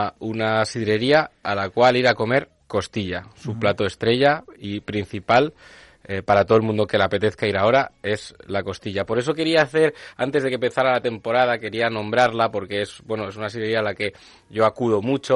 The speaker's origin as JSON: {"language": "Spanish", "region": "Basque Country", "country": "Spain", "said": "algo que nos gusta a mucho a los que somos del País Vasco son las sidrerías"}